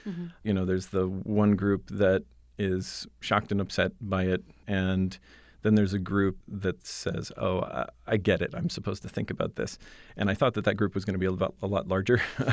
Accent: Saudi Arabia; I come from a place of growing up in Saudi Arabia in a totally different situation.

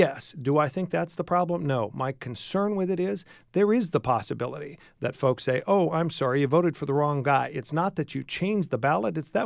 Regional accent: Tempe, Arizona, United States; I'm from Central Tempe.

